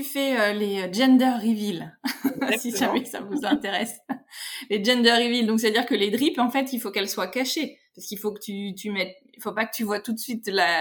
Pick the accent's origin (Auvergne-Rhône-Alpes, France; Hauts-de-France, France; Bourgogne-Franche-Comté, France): Auvergne-Rhône-Alpes, France; Grenoble; Bon, parce que moi je suis grenobloise